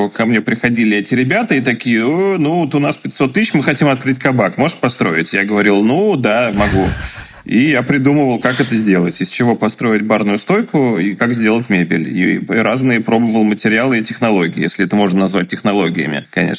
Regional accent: Saint Petersburg, Russia; Я из Петербурга

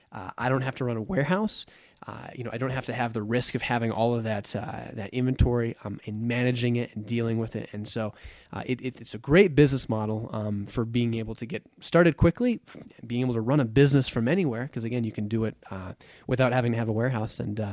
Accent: Idaho Falls, Idaho, United States; So I grew up in Idaho, not a real common place for a lot of, I think, e-commerce, internet marketing people to be out of. I grew up in Idaho Falls

